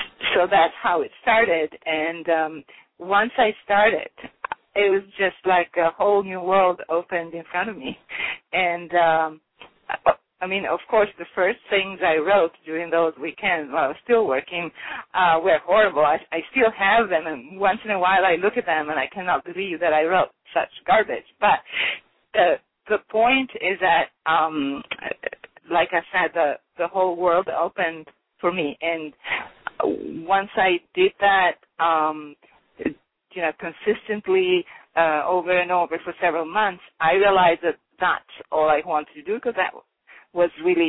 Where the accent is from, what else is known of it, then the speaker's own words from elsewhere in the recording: Genoa, Liguria, Italy; born there; English is a second language; Well, I was born in Genoa, Italy.